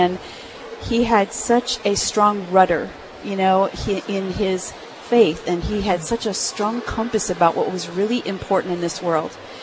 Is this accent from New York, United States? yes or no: no; Chicago, Illinois, United States; I actually grew up in Chicago, Illinois, in the cold Midwest.